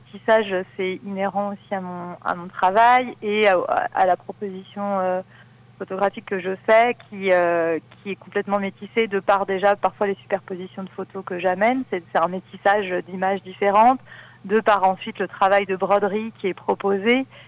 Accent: Corsica, France; le Cap Corse, qui est ma région d'origine et qui est un peu le point de départ de mes rêveries depuis mon enfance, depuis mon adolescence

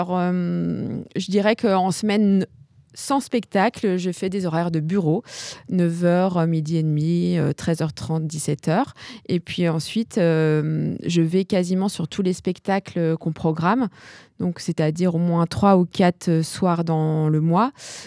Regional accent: eastern France, France; parce que moi, je viens de l'Est de la France.

